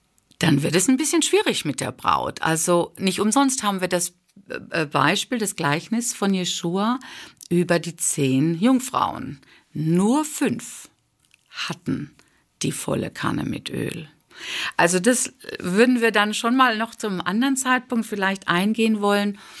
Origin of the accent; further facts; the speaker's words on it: Germany; das erste Mal so richtig intensiv am laufenden Band in der Schweiz war, ist mir sehr viel Ablehnung als Deutsche entgegengefallen.